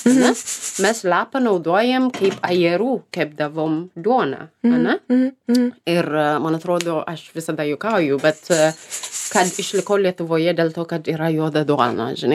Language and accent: Lithuanian; Ethiopia; Lithuanian is a second language; moved away; Ir mano regionai, aš užaugau centrinę Etiopijos dalis.